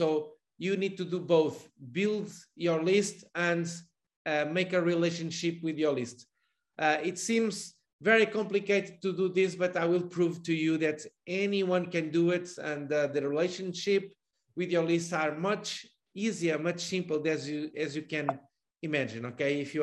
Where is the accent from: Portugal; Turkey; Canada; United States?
Portugal; English is a second language; I'm calling you from Portugal. I'm Portuguese. As you can see, my accent, it's not a pure accent, English, British, or American, or something like that.